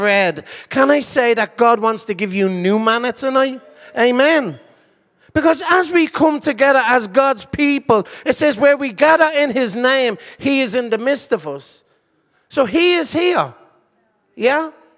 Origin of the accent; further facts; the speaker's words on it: Dublin, County Dublin, Ireland; I'm from Dublin. Me and my wife run a church called Firebrand Church.